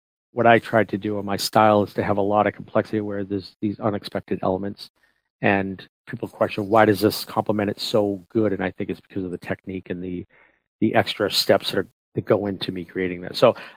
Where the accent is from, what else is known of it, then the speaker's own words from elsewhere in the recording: Portland, Maine, United States; I grew up in Maine and in Portland, but we had a camp up near Augusta near Damariscotta.